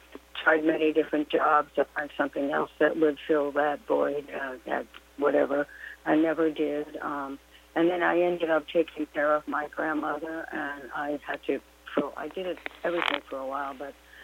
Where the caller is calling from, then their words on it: New York, United States; in New York.